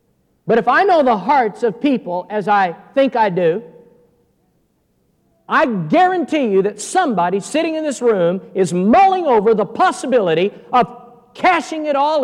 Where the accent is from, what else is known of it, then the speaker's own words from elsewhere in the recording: Fairbanks, Alaska, United States; When I grew up, I'm from Fairbanks, Alaska, and my father is in the auction business